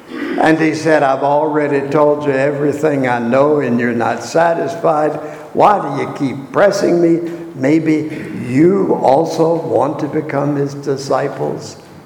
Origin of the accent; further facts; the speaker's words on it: Virginia, United States; Now, I'm from the Great Tidewater, Virginia, where fishing is a serious recreation.